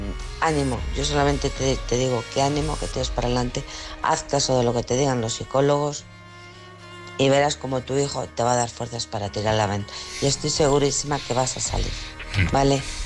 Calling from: Alcorcón, Community of Madrid, Spain; de Alcorcón.

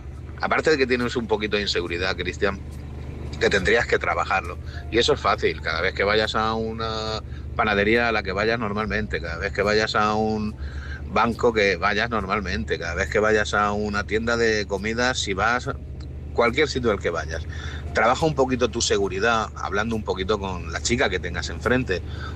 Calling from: Murcia, Region of Murcia, Spain; de Murcia.

